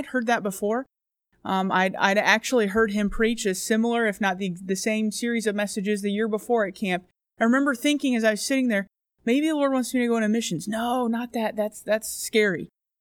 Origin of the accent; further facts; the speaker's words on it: Virginia Beach, Virginia, United States; now in England; I am from Virginia Beach, Virginia, and a missionary to England. My dad is a pastor. He was pastoring before I was born, so I've grown up in the ministry with my family